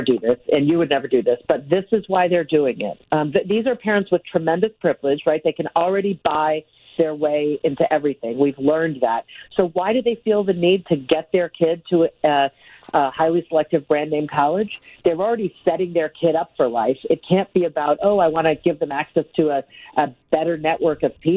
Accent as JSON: {"language": "English", "region": "Wisconsin", "country": "United States", "said": "I'm originally from Wisconsin, a couple hours north, although I'm a Californian now."}